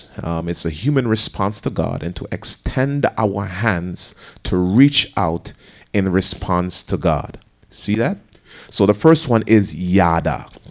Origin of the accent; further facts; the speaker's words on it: Jamaica; also born or lived in New Jersey, United States; Now, I grew up in Jamaica, but I also spent some time in New Jersey.